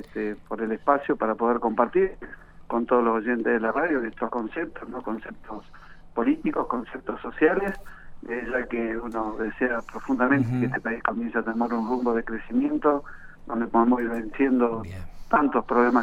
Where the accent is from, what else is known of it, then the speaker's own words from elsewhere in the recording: Argentina; cuando analizo como argentino